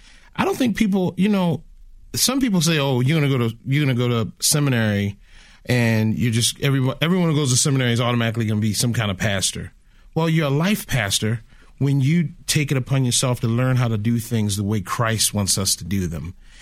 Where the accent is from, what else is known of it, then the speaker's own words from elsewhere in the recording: Baltimore, Maryland, United States; I grew up in Baltimore